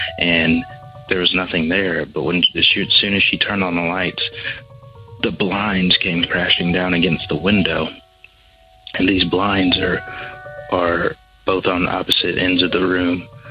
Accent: Georgia, United States; I'm from Georgia.

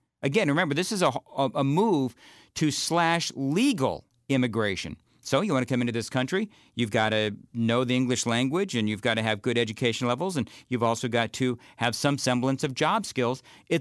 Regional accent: California, United States; And listen, I was in California, as again, born and raised in California. I spent my entire childhood, for the most part, and most of my, well, earlier now, but a lot of my adult life in California.

